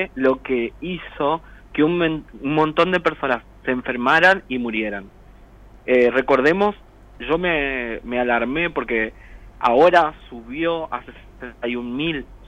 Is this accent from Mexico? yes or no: no; Argentina; moved away; Aunque extraño la gente de Argentina y mi tierra, digamos